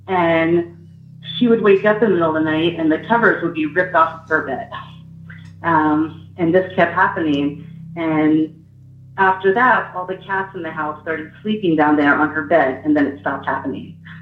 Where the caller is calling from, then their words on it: Eureka Springs, Arkansas, United States; I'm calling from Eureka Springs, Arkansas.